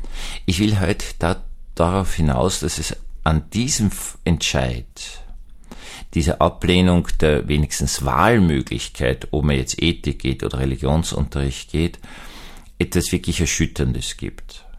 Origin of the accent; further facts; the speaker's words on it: Vienna, Austria; dann passiert das, was man als Österreicher, aber besonders als Wiener sieht